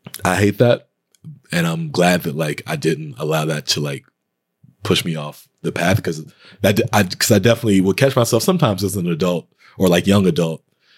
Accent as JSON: {"language": "English", "region": "Texas", "country": "United States", "said": "I mean, first off, I'm from Texas. So like, I don't know. I think kids in the South are just a little different."}